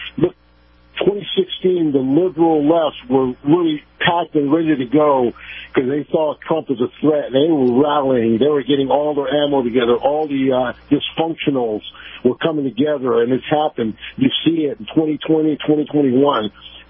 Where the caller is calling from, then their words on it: Tampa, Florida, United States; I'm calling from Tampa.